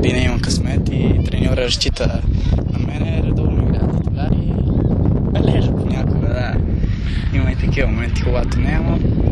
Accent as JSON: {"language": "Bulgarian", "town": "Lovech", "region": "Lovech Province", "country": "Bulgaria", "lives_now": "Madrid, Spain", "said": "Е, аз съм от Ловеч"}